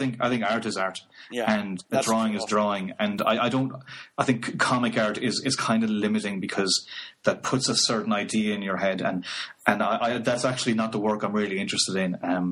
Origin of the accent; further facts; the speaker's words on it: Ireland; because I'm from Ireland, we didn't have like major syndicated shows like he did over here.